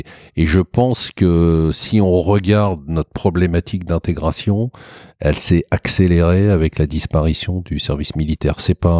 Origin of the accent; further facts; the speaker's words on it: Paris, Île-de-France, France; J'ai eu plusieurs vies, moi je suis parisien, je suis banlieusard